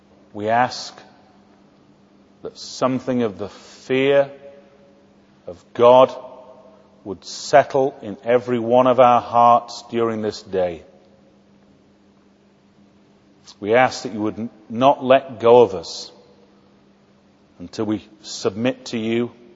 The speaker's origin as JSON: {"language": "English", "town": "Sheffield", "region": "Yorkshire and the Humber", "country": "United Kingdom", "said": "Now, I know in Cambridge you don't do that, but I'm from Sheffield."}